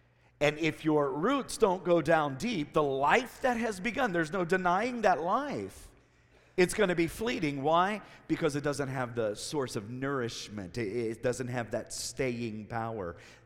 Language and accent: English; Cincinnati, Ohio, United States; now I'm not a farmer. I'm a city boy. I grew up in Cincinnati, Ohio, even though a lot of Ohio believes that Cincinnati is in Kentucky.